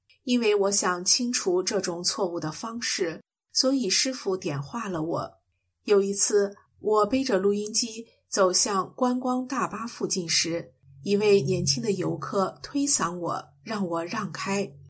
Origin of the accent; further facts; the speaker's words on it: China; moved away as an adult; now in South Korea; 我在中国出生，在那里生活了40多年，党文化的毒素深入骨髓。来韩国之后